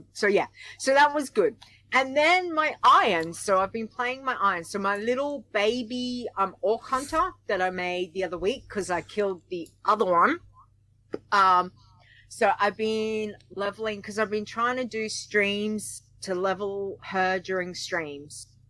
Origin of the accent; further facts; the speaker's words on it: Australia; But again, because of I'm an Aussie playing on a US server.